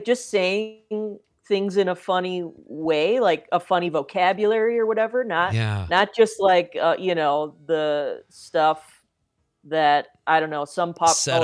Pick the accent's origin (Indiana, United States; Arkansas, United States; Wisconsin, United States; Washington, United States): Wisconsin, United States; West Allis; Yeah, so I born and raised in West Allis, Wisconsin